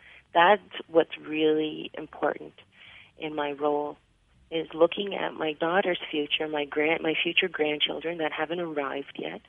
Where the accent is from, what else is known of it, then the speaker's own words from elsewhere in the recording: Prince Edward Island, Canada; and I am from Ebiguit, Prince Edward Island.